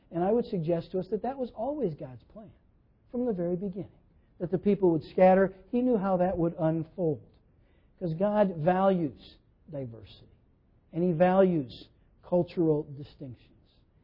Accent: United States; And I'm glad I'm an American

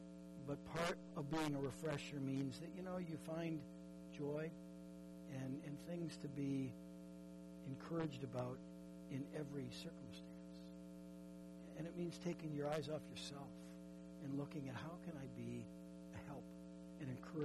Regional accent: Minnesota, United States; I grew up in Minnesota, and Minnesota is known for a few things.

